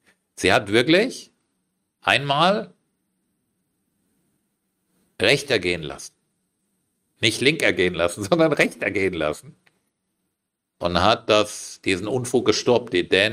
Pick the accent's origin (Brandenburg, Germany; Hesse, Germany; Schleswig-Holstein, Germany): Hesse, Germany; Frankfurt; aus Frankfurt, das ist meine Heimatstadt.